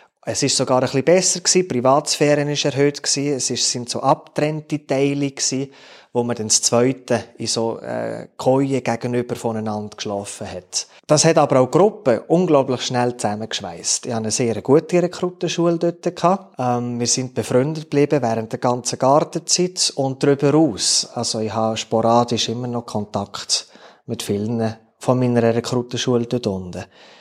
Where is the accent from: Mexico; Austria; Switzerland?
Switzerland; Interlaken, Bern; Ich bin in Interlaken aufgewachsen. Berge oben dran und Berge unten dran. Nicht zu eng, aber doch relativ eng.